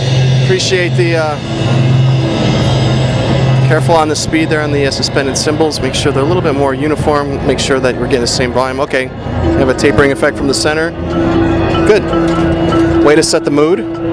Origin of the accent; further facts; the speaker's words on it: Boca Raton, Florida, United States; Your percussion adjudicator, I am from Boca Raton, Florida.